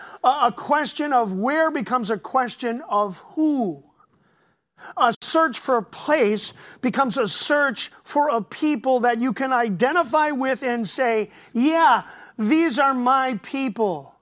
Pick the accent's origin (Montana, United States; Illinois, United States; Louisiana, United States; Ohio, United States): Ohio, United States; Cleveland; part of my story growing up in Cleveland was that I was a part of a gang.